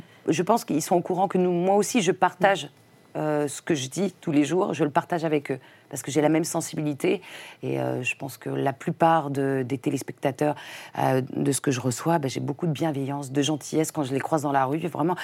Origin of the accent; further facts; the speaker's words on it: Compiègne, Hauts-de-France, France; born there; Le 20 juillet 1961, et à Compiègne, dans l'Oise. Donc, je suis picarde.